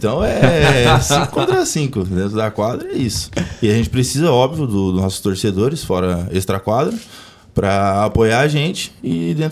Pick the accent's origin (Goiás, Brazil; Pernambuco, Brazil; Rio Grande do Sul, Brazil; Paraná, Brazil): Paraná, Brazil; Cara, cidade bacana. Eu sou do Paraná, né? Então já sou meio acostumado com frio.